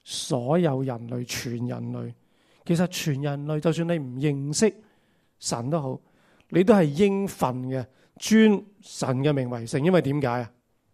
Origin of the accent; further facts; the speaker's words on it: China; 天上的神不是好像我们中国人所说的山高皇帝远